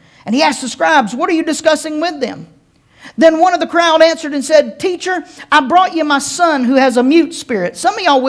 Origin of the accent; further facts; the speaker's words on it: East Coast, United States; But I was raised on the East Coast.